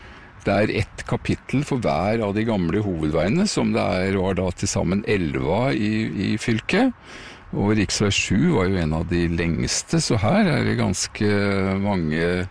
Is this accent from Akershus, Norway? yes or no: no; Askim, Østfold, Norway; also born or lived in Mysen; komme tilbake til gamle trakter, ikke så langt fra Moss, og fra der vi har vokst opp først I Mysen og så I Askim.